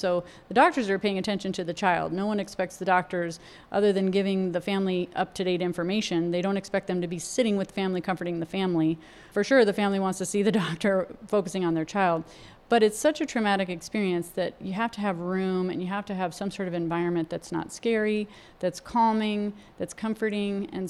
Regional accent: Phoenix, Arizona, United States; I'm from Phoenix. I was born and raised here.

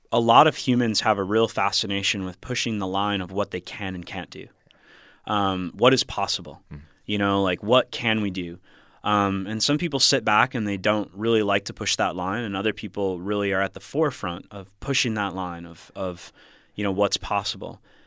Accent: United States; I grew up on Lake Michigan on the water.

